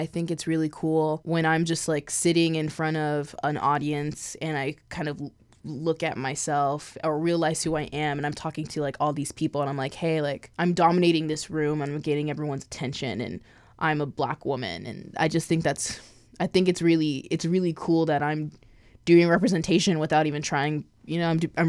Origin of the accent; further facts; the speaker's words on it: San Antonio, Texas, United States; I'm from San Antonio.